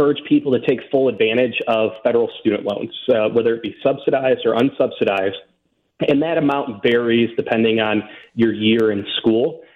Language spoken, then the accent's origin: English; Illinois, United States; Ironically, I was born and raised in Illinois